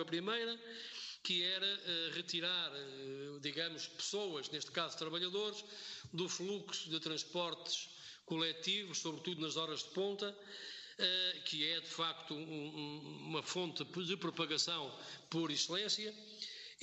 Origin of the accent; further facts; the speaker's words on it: Minho, Portugal; Eu sou do Minho